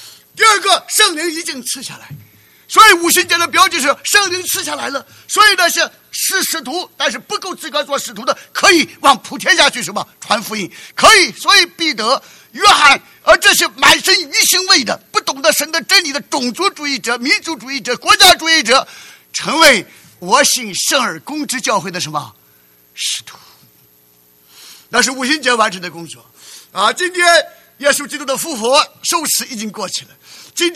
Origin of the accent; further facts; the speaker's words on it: United States; 我们美国人为什么要为全世界打仗啊？